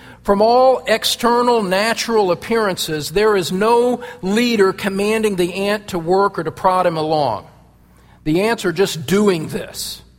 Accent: Midwest, United States; That's what we did growing up in the Midwest.

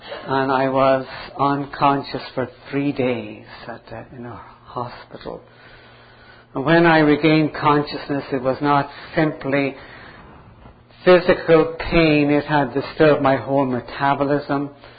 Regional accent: Dublin, Leinster, Ireland; I grew up in Dublin, Ireland, so I spoke correct English.

